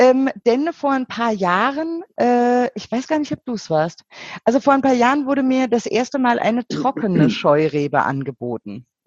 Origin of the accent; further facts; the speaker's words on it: Rhineland-Palatinate, Germany; ich bin hier an der Weinstraße mit viel Wein aufgewachsen